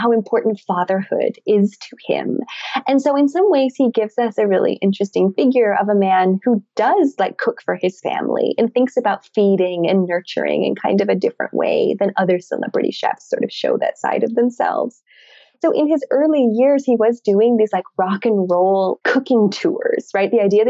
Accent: Montana, United States; also born or lived in California / Boston; And I've lived in California, I've lived in Boston, I loved being on both of the coasts. But I grew up in Montana.

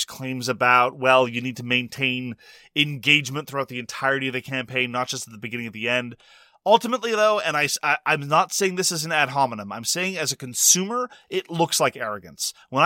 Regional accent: Canada; Honestly, as a Canadian consumer, I don't think there's any reason for a Canadian to pledge for this.

